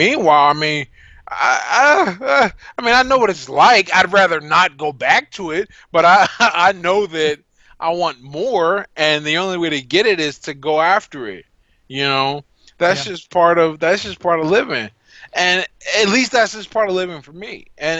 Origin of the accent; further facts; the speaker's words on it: United States; I grew up in American poverty, and I'll be the first to say it could have been worse. But I won the lottery and was born in America.